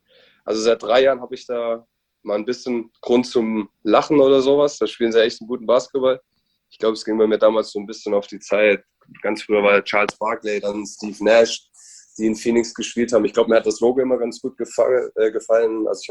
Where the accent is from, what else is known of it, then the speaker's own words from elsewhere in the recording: Giessen, Hesse, Germany; Ja, also ich bin eine halbe Stunde von Frankfurt groß geworden in Gießen